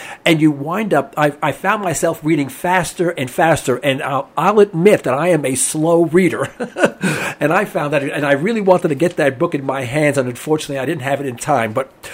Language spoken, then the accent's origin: English; New York, United States; now in Oklahoma, United States; My wife is from Oklahoma. I'm originally from New York.